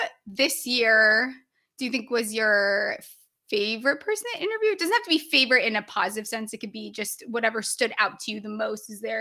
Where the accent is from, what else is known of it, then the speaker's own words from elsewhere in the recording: Connecticut, United States; Obviously, I mean, I grew up in Connecticut, a small high school.